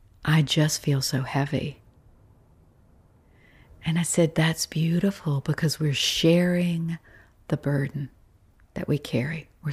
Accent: the South, United States; Oh, I grew up in the South. Storytelling is what you do.

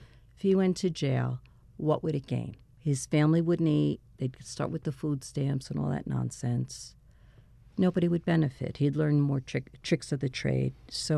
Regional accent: Yonkers, New York, United States; I was raised actually in Yonkers.

